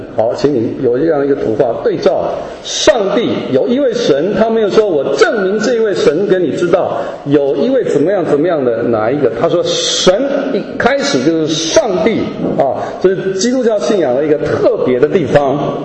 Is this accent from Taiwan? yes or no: yes; Taiwan; born there; 像我是山东人，第二代在台湾生的外省二代啊，我没有去过山东，但我说我是山东人啊。